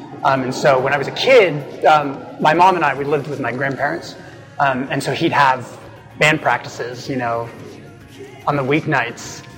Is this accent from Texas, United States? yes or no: yes; Austin, Texas, United States; now in Portland, United States; I did. I grew up in Austin.